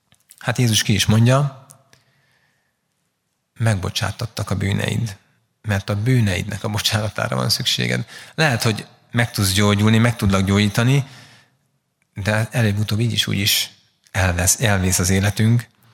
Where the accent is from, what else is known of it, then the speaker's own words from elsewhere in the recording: Budapest, Hungary; Én Kelenföldön nőttem föl, belső Kelenföldön konfirmáltam